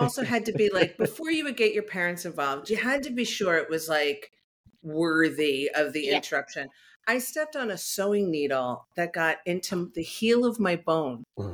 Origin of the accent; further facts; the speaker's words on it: New York, United States; I grew up in Long Island